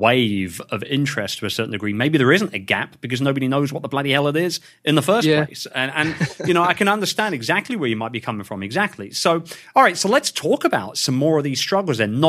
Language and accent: English; United Kingdom; moved away; even being a Brit myself, like I, you know, my mindset is that, you know, I go back to the UK regularly